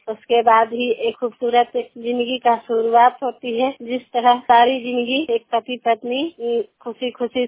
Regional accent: Bihar, India; मैं जिला नालंदा के रहने वाली हूँ।

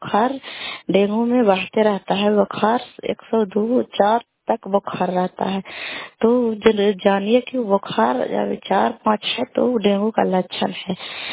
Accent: Kalyanpur, Bihar, India; घर कल्याणपुर वाली वेलछी पंचायत प्रखंड चंडी जिला नालंदा का निवासी हूँ।

